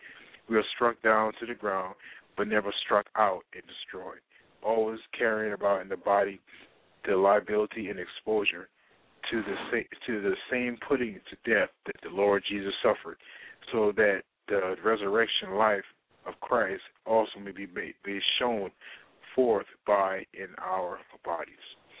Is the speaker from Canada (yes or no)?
no; South Carolina, United States; where I grew up in South Carolina, we've gone through some different storms and even non-storm situations